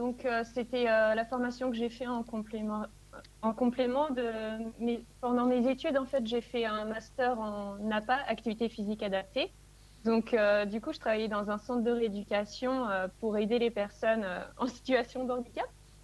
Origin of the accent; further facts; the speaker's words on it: Le Havre, Normandy, France; je suis du Havre